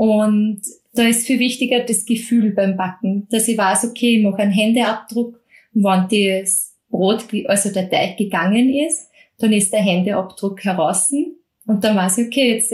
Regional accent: Lower Austria, Austria; Ich komme aus dem Mostviertel.

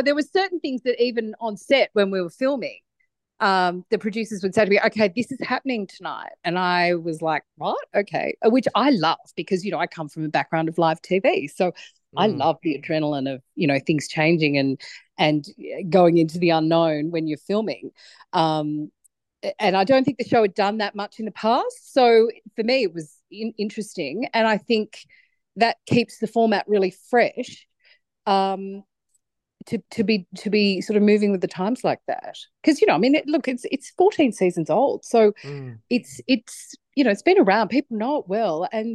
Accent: New South Wales, Australia; I grew up in the Snowy Mountains on a property, a sheep and cattle property on the Monero.

